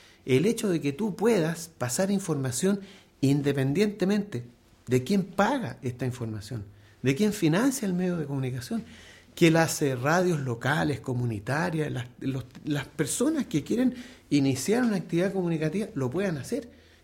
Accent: Chile; Me siento no solamente chileno y profundamente mapuche, porque en mi sangre también, como todos los chilenos, tenemos genéticas, tenemos genes que provienen también de los pueblos originarios

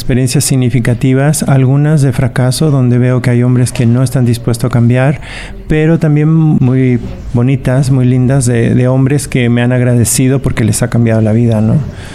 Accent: Chile; Crecí en Chile, en plena dictadura militar.

